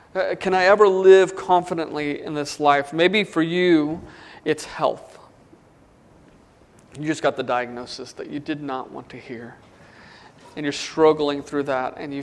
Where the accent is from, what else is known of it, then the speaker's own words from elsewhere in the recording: Arlington, Texas, United States; so I grew up in Arlington, Texas